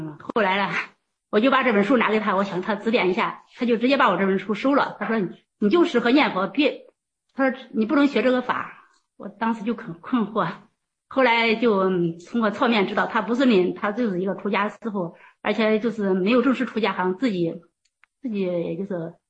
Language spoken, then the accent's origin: Chinese; Xinzheng, Henan, China; 我也是河南的，河南新郑的